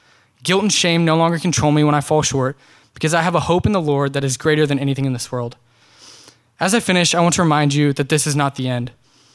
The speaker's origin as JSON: {"language": "English", "town": "Dallas", "region": "Texas", "country": "United States", "tie": "born or raised there"}